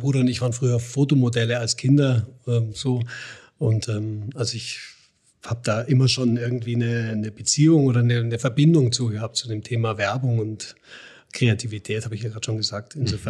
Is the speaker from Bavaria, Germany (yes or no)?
yes; Munich, Bavaria, Germany; Aufgewachsen bin ich tatsächlich in München. Mein Vater, der dieses Jahr gestorben ist, war Iraner, Kunstmaler, Bildhauer. Und ich bin in München geboren